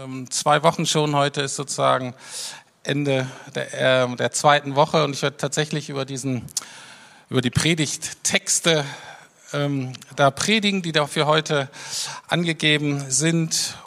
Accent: Berlin, Germany; als Berliner

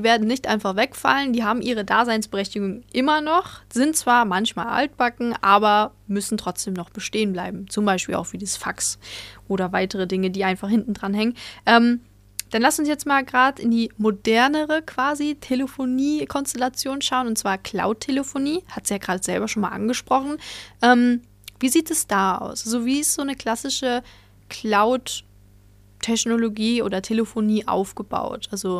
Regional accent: Düsseldorf, North Rhine-Westphalia, Germany; born there; Also gebürtig komme ich ja aus Düsseldorf, da die Ecke.

